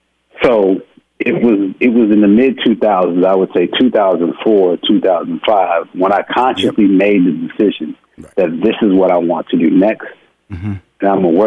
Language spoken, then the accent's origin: English; Houston, Texas, United States; I'm a boy from Houston, Texas.